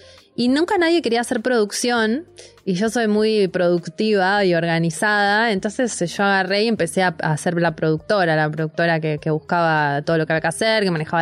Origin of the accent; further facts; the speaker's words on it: Buenos Aires, Argentina; born there; Yo no soy de allá, nací en Buenos Aires.